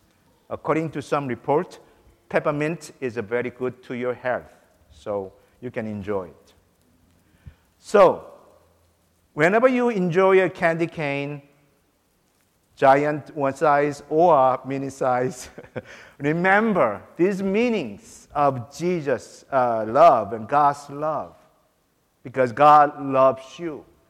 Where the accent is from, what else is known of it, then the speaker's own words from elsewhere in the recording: South Korea; Even I'm from Korea. I enjoy the candy cane always at Christmas time.